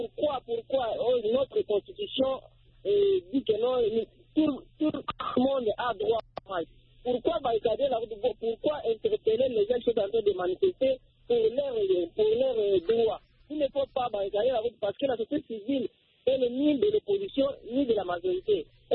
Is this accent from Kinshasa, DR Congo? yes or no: no; Tshikapa, Kasaï, DR Congo; chez nous, à Tchikapa